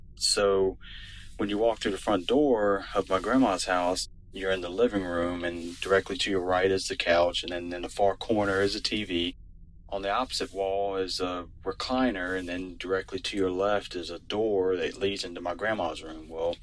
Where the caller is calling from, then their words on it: Virginia, United States; Hey Derek … I'm calling in from Central Virginia.